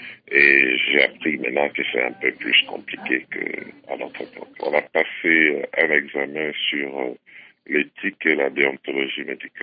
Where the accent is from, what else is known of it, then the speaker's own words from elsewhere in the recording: DR Congo; moved away as an adult; now in South Africa; on était des réfugiés socio-économiques. Nous avons fui la misère qu'il y avait chez nous, au Zaïre à l'époque.